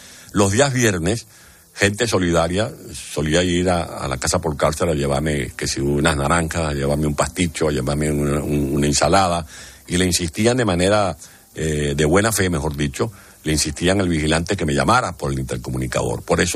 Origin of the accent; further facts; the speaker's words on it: Venezuela; acaba de ganar un juicio contra mi país, contra la nación, por más de 1.600 millones de dólares